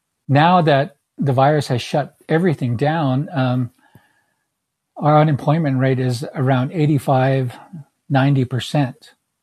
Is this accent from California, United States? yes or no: no; Browning, Montana, United States; I am from the Blackfeet tribe in Browning, Montana.